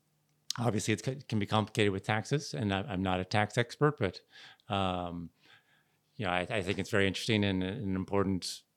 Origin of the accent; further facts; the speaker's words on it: Canton, Ohio, United States; I'm born and raised in Canton. I went to school in Canton, St. Michael's School, Central Catholic.